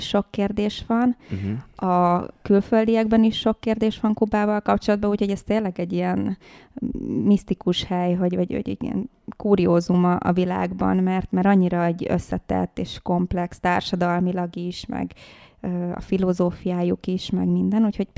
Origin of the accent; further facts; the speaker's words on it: Hungary; born there; Az anyukám a kubai, az apukám pedig a magyar, és én már itt születtem Magyarországon.